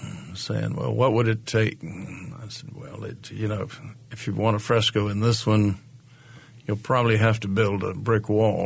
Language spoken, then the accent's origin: English; United States; And being an American, of course